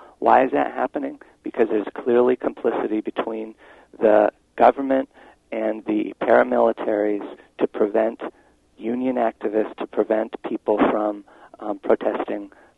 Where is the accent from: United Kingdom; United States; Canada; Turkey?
United States; California; I'm from California